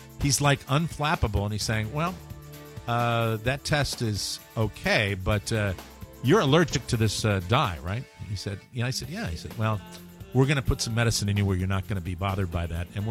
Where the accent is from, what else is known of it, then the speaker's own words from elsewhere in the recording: Ireland; I'm Irish.